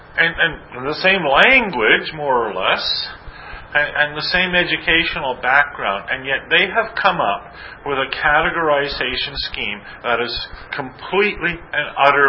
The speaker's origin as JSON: {"language": "English", "country": "Canada", "said": "Hence, I come from Canada."}